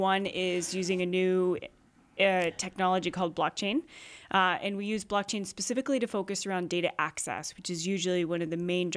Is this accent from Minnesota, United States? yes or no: no; Texas, United States; now in New England, United States; Yeah, so I came from Texas, yeah. All the way to New England.